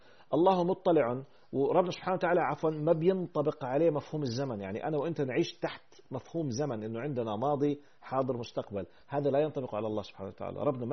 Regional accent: Jordan; now in Toronto, Canada; أنا من الأردن أخت الكريمة، لكن عايش في كندا في تورنتو، أنا من الأردن

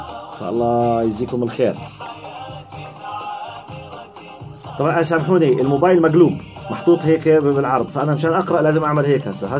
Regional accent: Jordan; بالذات عندنا في الاردن هنا، اظن من ملاحظاتي الشخصيه قضيه الاعتذار صعبه كثير كثير علينا

